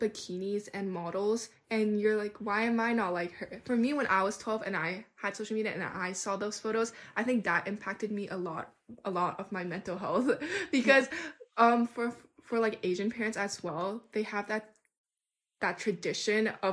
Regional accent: Canada; I grew up in Canada.

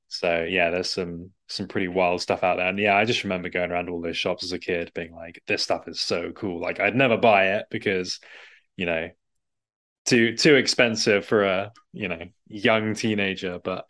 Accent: East of England, United Kingdom; I am from the UK. I grew up just north of London, a place called Hertfordshire, which is, home counties. My accent is very typical of that, so you can definitely geolocate me just by the way that I talk.

